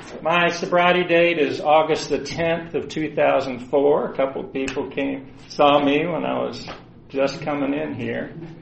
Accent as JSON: {"language": "English", "town": "Atlanta", "region": "Georgia", "country": "United States", "tie": "born there", "said": "I was born in 1955. I'm 67 years old. I was born in Atlanta. I used to say I was one of the rare Atlanta natives"}